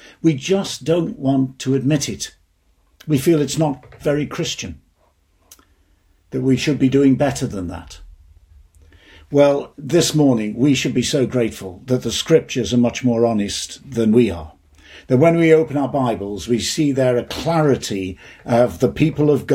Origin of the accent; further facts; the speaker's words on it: United Kingdom; I mean, the bottom line is we are British, so we keep what we call the stiff upper lip.